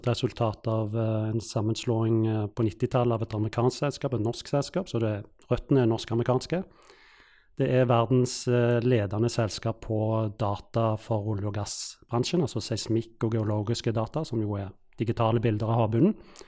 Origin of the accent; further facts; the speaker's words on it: Stavanger, Rogaland, Norway; Venner fra når jeg vokste opp I Stavanger